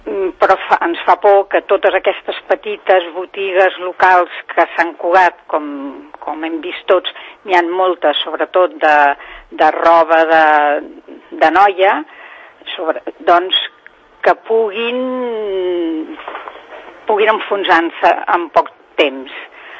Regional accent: Sabadell, Catalonia, Spain; jo sóc de Sabadell

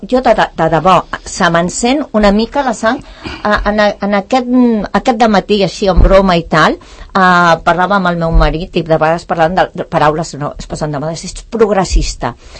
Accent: Santa Coloma de Gramenet, Catalonia, Spain; born there; t'estic parlant que jo vaig néixer a Santa Coloma de Gramenet, no vaig néixer a ningú poble de rics, eh?

